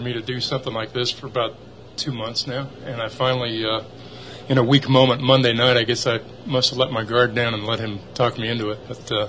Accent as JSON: {"language": "English", "town": "Denver", "region": "Colorado", "country": "United States", "said": "Colorado. I'm from Denver. I went to Colorado State."}